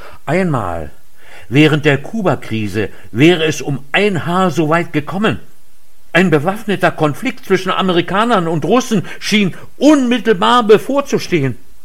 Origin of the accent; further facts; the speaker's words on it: Rhineland, Germany; In meiner Kindheit im Rheinland der 50er und 60er Jahre hatten diese Worte für mich immer etwas Unheimliches, Bedrohliches.